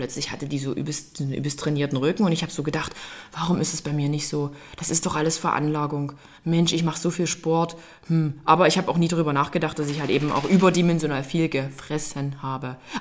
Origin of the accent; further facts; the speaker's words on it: Freital, Saxony, Germany; keine Ahnung, ob das an meiner Stadt war, wo ich groß geworden bin, an Freital lag